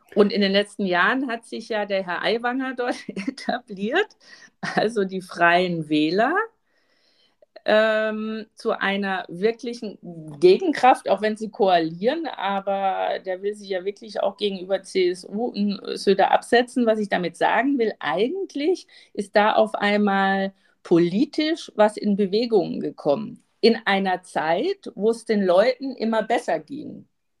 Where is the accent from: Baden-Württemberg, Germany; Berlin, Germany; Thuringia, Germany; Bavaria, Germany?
Bavaria, Germany; Du weißt ja, ich komme aus dem Bayerischen Wald. Und bevor der eiserne Vorhang fiel, also vor der deutschen Wiedervereinigung, da habe ich meine Kindheit verbracht.